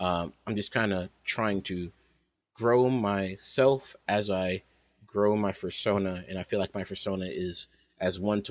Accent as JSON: {"language": "English", "town": "Indianapolis", "region": "Indiana", "country": "United States", "tie": "born or raised there", "also_born_or_lived": "Jackson, Mississippi", "said": "I am from Indianapolis, Indiana, raised in Jackson, Mississippi, moved back to Indianapolis, Indiana. I'm 26."}